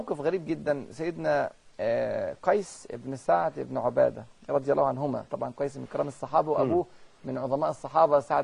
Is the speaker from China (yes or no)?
yes; China; احنا عندنا في الصين